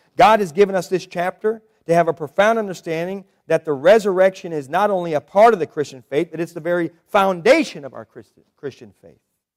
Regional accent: United States; we were born and raised in America, and so we were just visiting Italy at the time

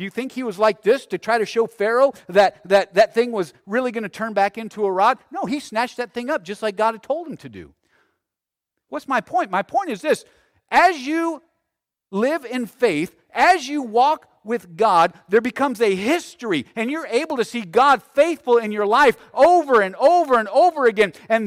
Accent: Tucson, Arizona, United States; I grew up in Tucson.

